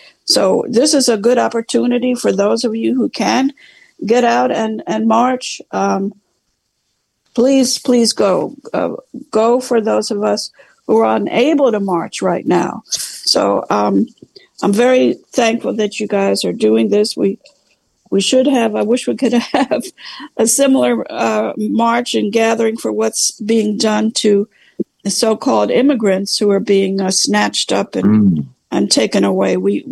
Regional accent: New York City, New York, United States; also born or lived in New Jersey / Pittsburgh, United States; I'm originally from New York City and New Jersey, but I lived for a while in Pittsburgh and in the 70s

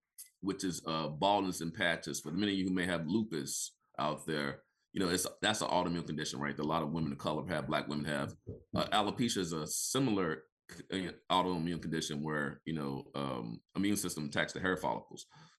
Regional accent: Mississippi, United States; you know, I'm almost 50. So, you know, growing up in Mississippi, you know, you think about integration, right?

